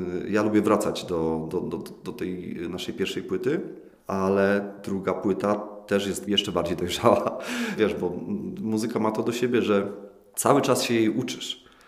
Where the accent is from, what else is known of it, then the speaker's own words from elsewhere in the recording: Gniezno, Greater Poland Voivodeship, Poland; now in Zielona Góra, Poland; Tak, pochodzę z Gniezna, czyli pierwsza stolica Polski.